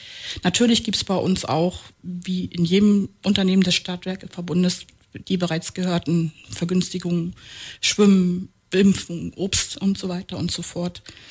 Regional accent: Mecklenburg-Vorpommern, Germany; now in Potsdam, Germany; Geboren und aufgewachsen bin ich im schönen Mecklenburg und danach meinem Mann, der ist ein gebürtiger Babelsberger, in seine Heimatstadt gefolgt.

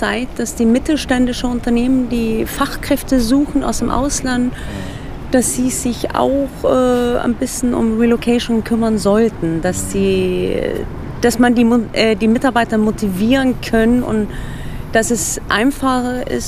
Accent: Sweden; musste man damals auch als Schwede, als eine Arbeitsgenehmigung haben.

